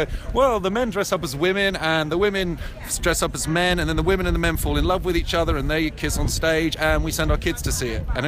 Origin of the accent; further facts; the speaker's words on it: United Kingdom; Yeah, but we're British.